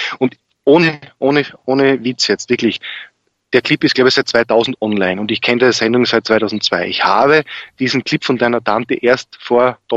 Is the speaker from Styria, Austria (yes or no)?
yes; Graz, Styria, Austria; born there; Ich bin gebürtiger Grazer